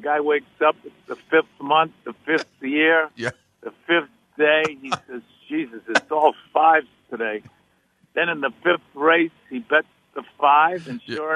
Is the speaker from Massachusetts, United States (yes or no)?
yes; Boston, Massachusetts, United States; I grew up in Charlestown